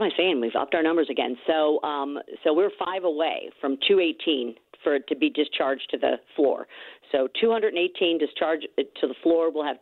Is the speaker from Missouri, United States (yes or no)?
yes; St. Louis, Missouri, United States; I'm going to stay here and do the work representing my hometown of St. Louis.